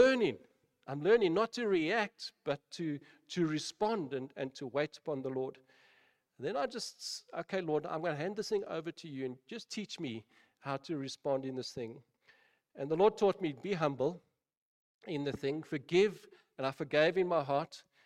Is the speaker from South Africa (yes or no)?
yes; South Africa; I said, no, I'm from South Africa.